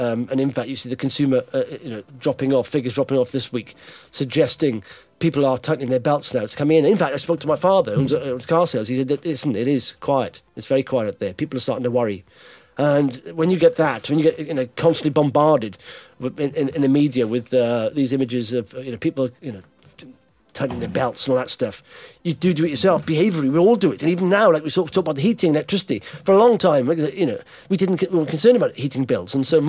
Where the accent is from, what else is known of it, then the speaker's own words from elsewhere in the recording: Blackwood, Wales, United Kingdom; no, not one in Blackwood, my hometown.